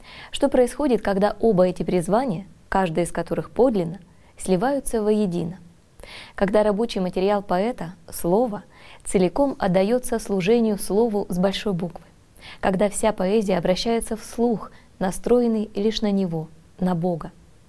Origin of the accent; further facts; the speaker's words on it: Latvia; also born or lived in Saint Petersburg, Russia; Родилась в 1975 году в Санкт-Петербурге, Ленинграде. Детство провела в Латвии.